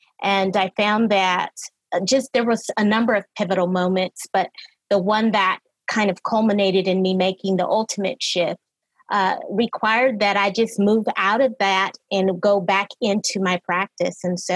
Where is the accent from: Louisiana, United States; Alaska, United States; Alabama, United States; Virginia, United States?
Alaska, United States; Anchorage; moved away as an adult; I'm from California, living there now. Originally, I'm from Anchorage, Alaska.